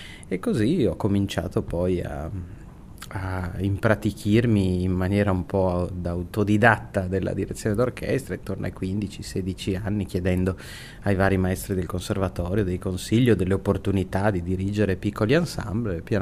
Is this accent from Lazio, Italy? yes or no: no; Verona, Veneto, Italy; Io sono di Verona